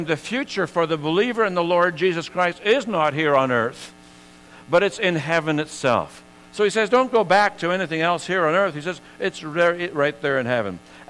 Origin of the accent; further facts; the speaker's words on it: Scotland, United Kingdom; born there; I was born in Scotland and so on and all the rest of it.